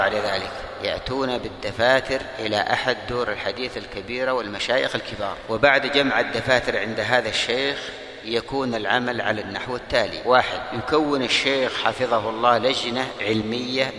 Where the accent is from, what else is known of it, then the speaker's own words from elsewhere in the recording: Yemen; عندنا في اليمن يا إخواني في الله على سبيل المثال 21 محافظة